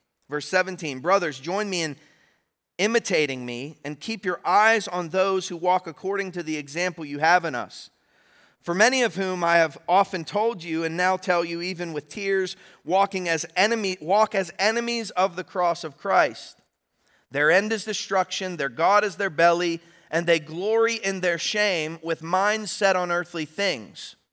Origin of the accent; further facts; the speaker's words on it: Butler, Pennsylvania, United States; So spent a lot of time growing up in Butler, Pennsylvania.